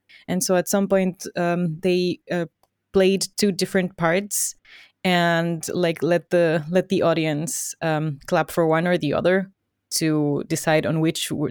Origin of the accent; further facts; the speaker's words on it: Ecuador; English is a second language; I come from Ecuador, and there are also metal bands there. It's not all salsa and reggaeton.